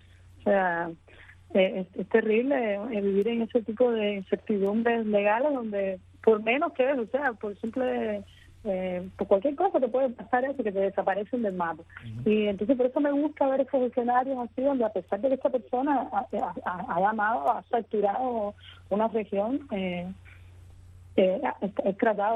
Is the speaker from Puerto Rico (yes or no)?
no; Cuba